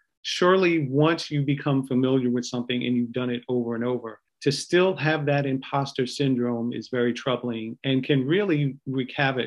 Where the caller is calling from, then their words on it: Washington, District of Columbia, United States; Today, I am tuning in from Washington, D.C.